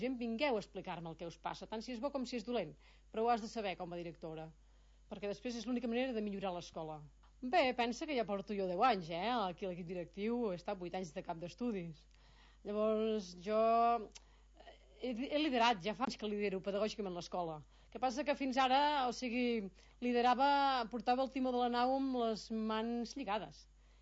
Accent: Catalonia, Spain; L'enyoraré molt, perquè jo vinc del Ripollès, enyoro també les muntanyes, m'encanten les muntanyes i el meu poble del Ripollès.

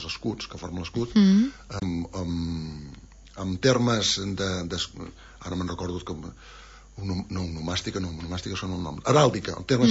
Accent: Catalonia, Spain; Home, perquè jo soc de la República Independent de l'Empordà. I tenim tres faixes a la nostra bandera.

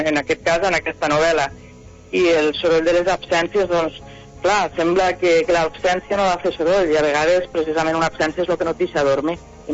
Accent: Camarles, Catalonia, Spain; Mira, jo mesclada, no?, que sóc de Camarles, los dos, no?

